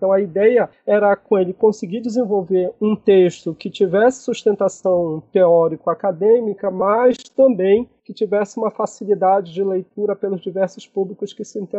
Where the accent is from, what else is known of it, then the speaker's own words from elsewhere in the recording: Oiapoque, Amapá, Brazil; born there; Nascido na margem dos rios, na beira dos rios, como nós falamos aqui, né? Nasci no Oiapoque, lá em cima, no norte, mais ao norte, no Amapá.